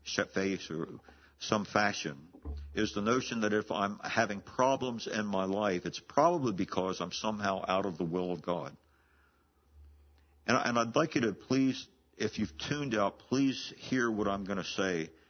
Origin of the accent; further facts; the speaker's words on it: Hagerstown, Maryland, United States; I have some vivid memories as a boy growing up in Hagerstown, Maryland, of having rock fights.